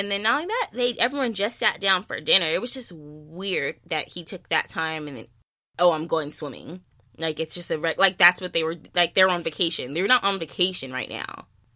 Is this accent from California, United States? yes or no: yes; San Diego, California, United States; Now, they talked about San Diego a lot this episode, and I'm from San Diego.